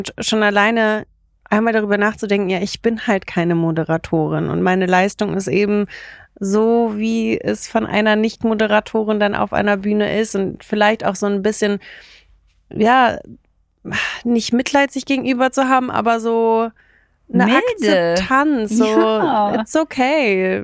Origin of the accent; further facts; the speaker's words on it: Germany; born there; Ich bin gerade so in Deutschland geboren und meine Eltern konnten auch noch kein Deutsch. Ich habe durch Fernsehen und Kindergarten dann Deutsch gelernt.